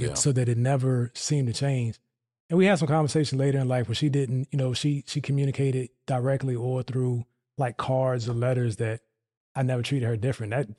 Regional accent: Hampton Roads, Virginia, United States; I'm the area that I'm from Hampton Roads.

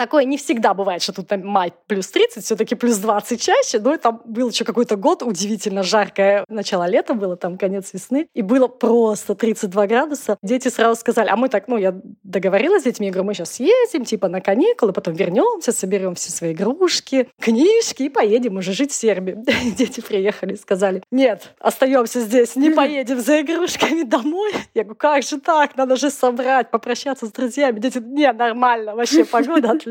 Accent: Vladivostok, Far East, Russia; born there; moved away as an adult; also born or lived in Sakhalin

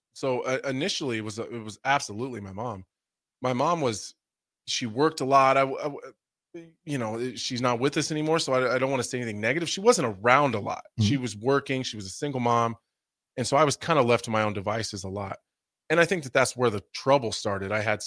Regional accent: Nebraska City, Nebraska, United States; I grew up in Nebraska City. It's an amazing place to grow up. I grew up, you know, kind of on the outside of town.

